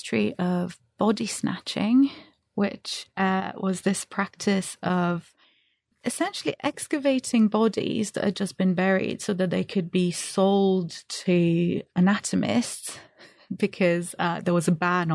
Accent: Transylvania, Romania; English is a second language; Now, I grew up in Romania in what would be historically the region of Transylvania, although now it's considered, it's just on the outskirts.

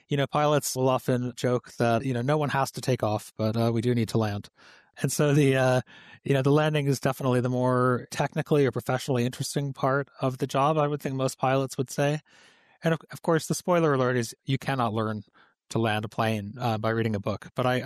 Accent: Pittsfield, Massachusetts, United States; I grew up in Pittsfield, a small city in western Massachusetts, with a small airport where I took my first flying lessons.

